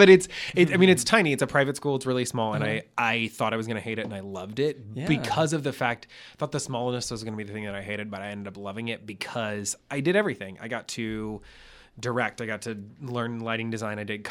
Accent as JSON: {"language": "English", "town": "Louisville", "region": "Kentucky", "country": "United States", "tie": "born or raised there", "also_born_or_lived": "Indiana", "said": "So I was born in Indiana, and we moved to Kentucky when I was very."}